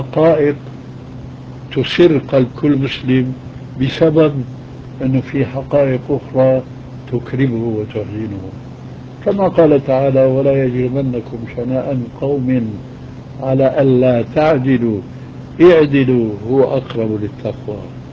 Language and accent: Arabic; Damascus, Damascus Governorate, Syria; moved away; also born or lived in Albania; الذي هاجر بنا من ألبانيا إلى سوريا إلى دمشق قبل أن يستشري الحكم الإلحادي